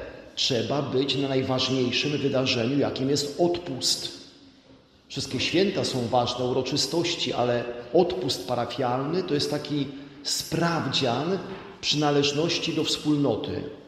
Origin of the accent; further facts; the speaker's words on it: Częstochowa, Silesian Voivodeship, Poland; Pamiętam, od dziecka rodzice zawsze mi tłumaczyli, że ty jako częstochowianin, my jako częstochowianie musimy być